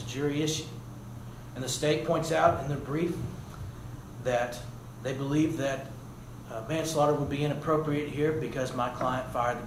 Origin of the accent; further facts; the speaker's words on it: Flower Mound, Texas, United States; I'm from Flower Mound.